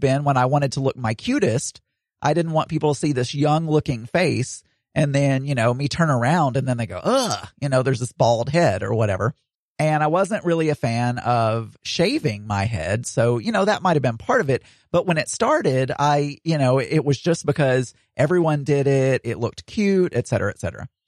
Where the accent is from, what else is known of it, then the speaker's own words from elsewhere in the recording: the South, United States; The main reason is I grew up in the South, you know, with all those good old boys who wear baseball caps